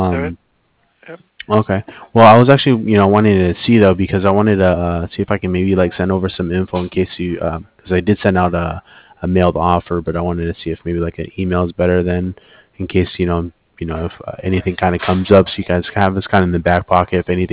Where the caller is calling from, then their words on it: Cardiff, Wales, United Kingdom; I'm calling over from Cardiff